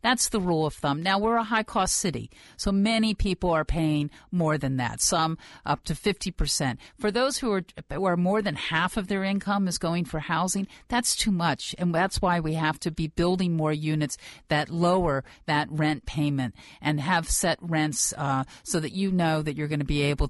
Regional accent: Baltimore, Maryland, United States; now in Washington, United States; Well, I've been here for 30 years. I came from Baltimore, where I was born and raised, but I have been here for 30 years now, and I have to say it is remarkable. I live in Ward 1

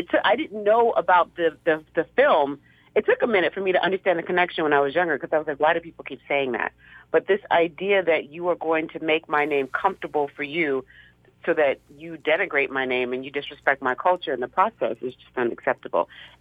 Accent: United States; I'm Nigerian American as well.

